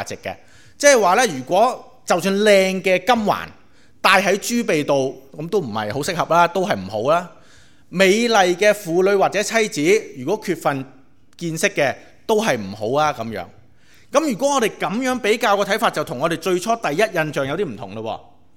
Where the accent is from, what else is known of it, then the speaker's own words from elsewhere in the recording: China; 就会联想到我哋中国人有句说话叫做猪乸戴耳环